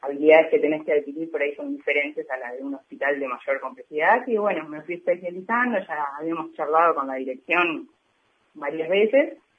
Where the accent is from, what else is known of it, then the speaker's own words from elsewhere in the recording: Florencio Varela, Buenos Aires Province, Argentina; yo hice 5 años de residencia en pediatría y neonatología en el hospital en mi pueblo de Florencio Varela